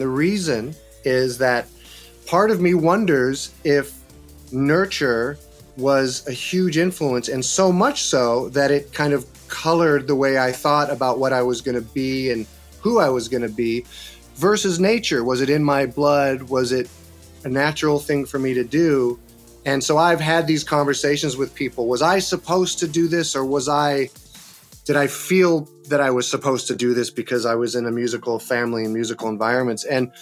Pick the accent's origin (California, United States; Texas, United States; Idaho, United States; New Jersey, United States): California, United States; West Hollywood; But it's definitely growing up in West Hollywood, in Los Angeles, in the 70s